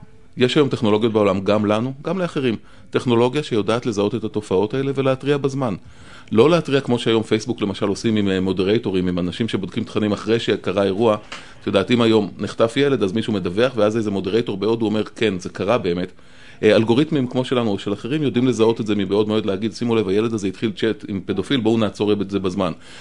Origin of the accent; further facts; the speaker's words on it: United States; Hebrew is a second language; אני האדם הראשון בעד חופש דיבור, כאמריקאי וכו', אני בעד זה.